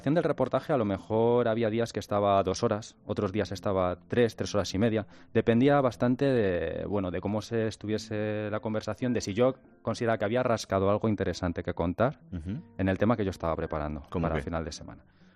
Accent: Spain; now in Madrid, Spain; yo soy español y vivo en Madrid

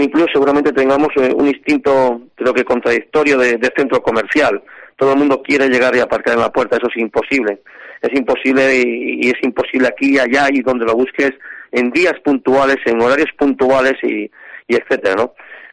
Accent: Cantabria, Spain; nosotros, me gusta decir que somos el corazón de Cantabria, la cuenca del Besaya.

